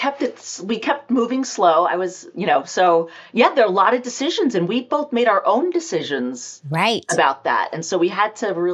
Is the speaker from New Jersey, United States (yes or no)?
yes; Morris Township, New Jersey, United States; now in Pelham, United States; New Jersey, Morris Township.